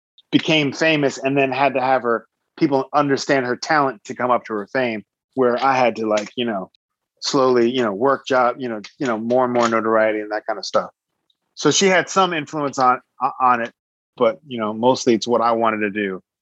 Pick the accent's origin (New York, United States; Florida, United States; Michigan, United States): New York, United States; I'm from New York originally.